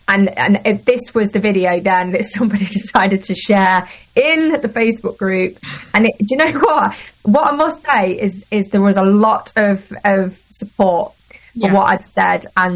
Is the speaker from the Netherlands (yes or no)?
no; United Kingdom; I'm very proud of being a British artist.